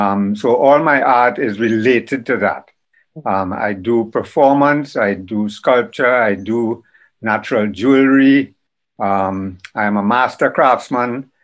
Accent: Trinidad & Tobago; I'm a Trinidadian. I'm from Trinidad and Tobago. I'm 68 years old.

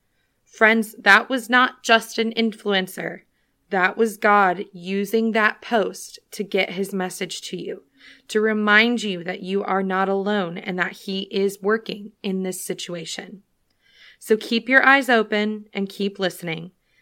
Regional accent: Illinois, United States; I'm from Illinois, so I had this dream of moving to the South.

